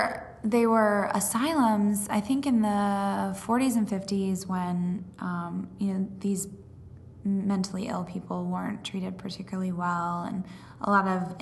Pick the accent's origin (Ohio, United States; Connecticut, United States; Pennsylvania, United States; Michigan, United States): Ohio, United States; I'm from Ohio